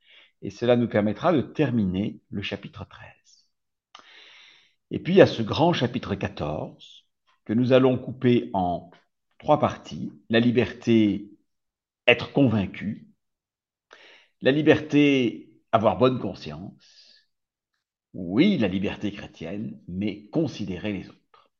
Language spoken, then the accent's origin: French; France; now in Düsseldorf, Germany; Je suis basé à Düsseldorf, en Allemagne, mais où j'habite depuis 25 ans. Mais je suis français.